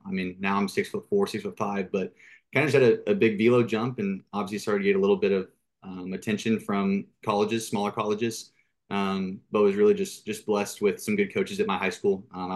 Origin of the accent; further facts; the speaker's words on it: The Woodlands, Texas, United States; I'm Texas born and raised, always been local. I was born in the Woodlands near Houston